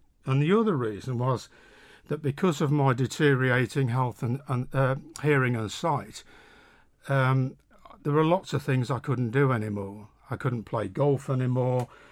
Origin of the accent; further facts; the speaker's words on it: Birmingham, West Midlands, United Kingdom; And so it's all about growing up in Birmingham in the 1970s.